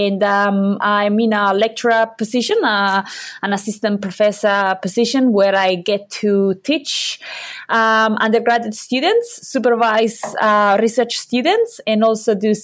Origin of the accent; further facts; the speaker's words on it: Basque Country, Spain; also born or lived in Cheltenham, United Kingdom; So I'm from the Basque country in Europe, and I did my undergraduate degree in Gasteiz.